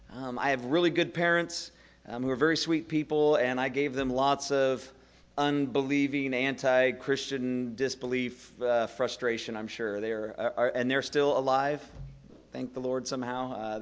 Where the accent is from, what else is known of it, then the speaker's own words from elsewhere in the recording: Placerville, California, United States; I grew up in Placerville, California, which is only about an hour away from there, and I grew up in the church